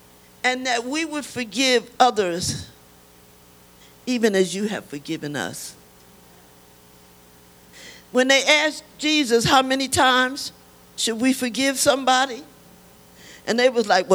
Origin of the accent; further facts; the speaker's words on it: Newark, New Jersey, United States; I'm from Newark, okay? And so I do have a ghetto conversation.